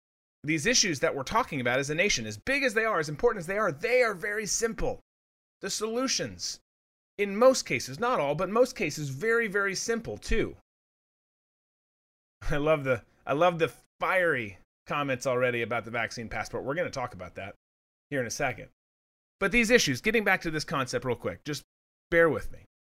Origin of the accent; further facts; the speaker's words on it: Minnesota, United States; I'm from Minnesota originally. Love being up in the Midwest.